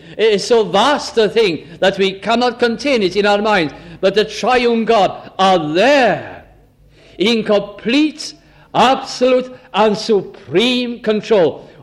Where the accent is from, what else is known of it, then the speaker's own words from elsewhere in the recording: Caernarfon, Wales, United Kingdom; also born or lived in Lancashire; when we moved from North Wales to Lancashire, and every time I went to Manchester, I used to say just one thing.